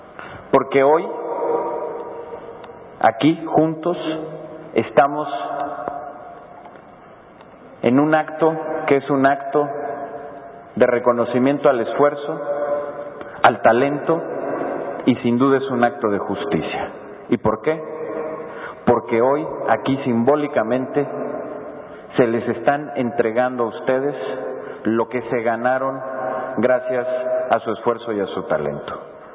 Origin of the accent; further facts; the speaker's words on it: Mexico; el respeto que nos debemos a cada uno de nosotros como mexicanos